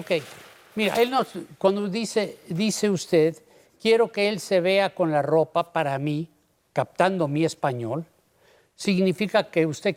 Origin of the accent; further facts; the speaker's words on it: Mexico City, Mexico; born there; eso es porque nací en la Ciudad de México Ya no puedo decir el DF.